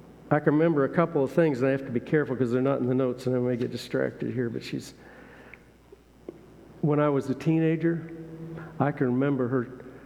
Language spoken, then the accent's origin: English; Naperville, Illinois, United States; I was raised in Naperville, Illinois.